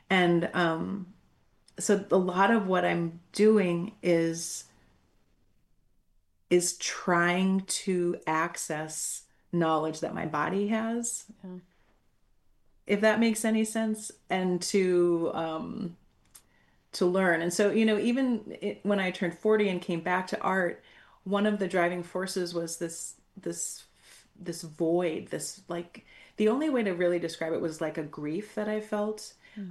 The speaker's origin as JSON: {"language": "English", "region": "Minnesota", "country": "United States", "said": "And so, like, as a Minnesotan, it's like it's exciting, right?"}